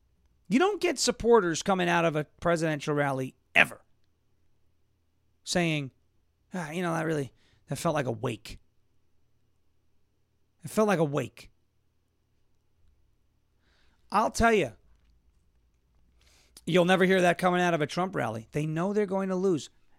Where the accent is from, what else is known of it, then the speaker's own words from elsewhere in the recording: Long Island, New York, United States; when I grew up in New York, Long Island, our family was Jets season ticket holders.